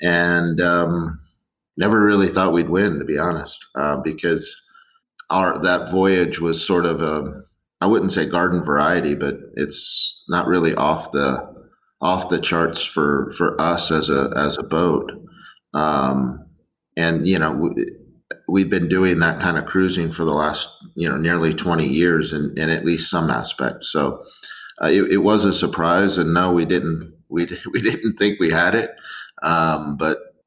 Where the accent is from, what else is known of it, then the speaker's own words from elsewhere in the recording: Stuart, Florida, United States; I grew up in Stuart, Florida, and down the river from where I grew up was a local Hatteras dealer.